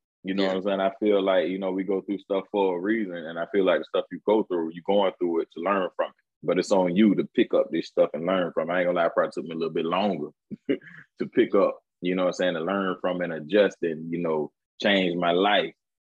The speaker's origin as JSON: {"language": "English", "town": "Jacksonville", "region": "Florida", "country": "United States", "tie": "born or raised there", "said": "So I grew up on Soutelle. Soutelle runs straight through Harborview, Shellwood, Moncrief, Piggottville, Ken Knight, all that."}